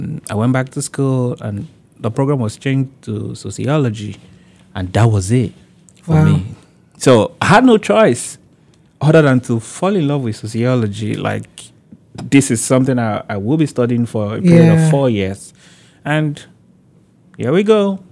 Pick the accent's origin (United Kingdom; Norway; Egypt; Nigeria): Nigeria; moved away as an adult; now in United States; So, I had all my education in Nigeria before I came to the States in the year 2022 for my PhD program in sociology.